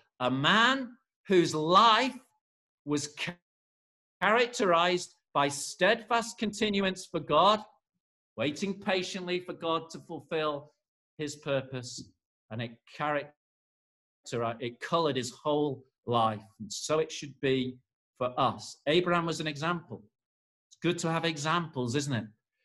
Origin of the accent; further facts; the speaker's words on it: Knutsford, North West England, United Kingdom; born there; I was born in Knutsford in Cheshire.